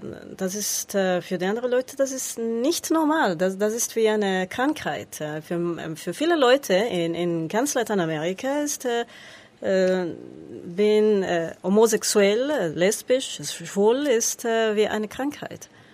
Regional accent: Quito, Pichincha, Ecuador; German is a second language; moved away as an adult; now in Germany; ich komme aus Ecuador, aus der Hauptstadt Quito. Ich bin in Deutschland seit letztes Jahr, nicht mal ein Jahr, in August letztes Jahr.

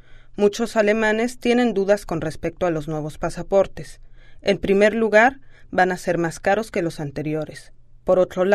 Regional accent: Belgium; Spanish is a second language; Soy de Bélgica

